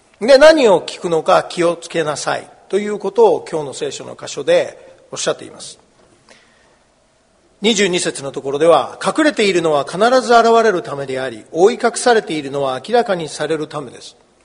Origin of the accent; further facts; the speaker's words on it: Asahikawa, Hokkaido, Japan; 私は旭川の出身ですから、北海道の、これくらいの雪は何ともないですね。